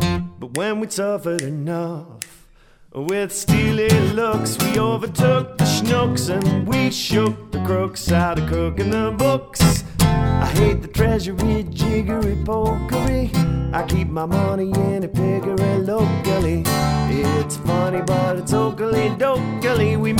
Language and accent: English; Bankstown, New South Wales, Australia; I grew up on Bankstown bitumen. Mom and dad were down in the ditch